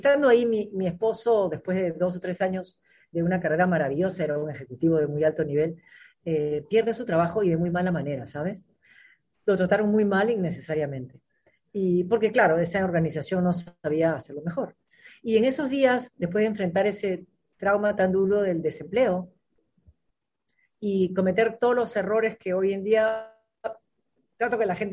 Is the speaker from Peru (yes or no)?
yes; Peru; born there; A ver, yo nací en Perú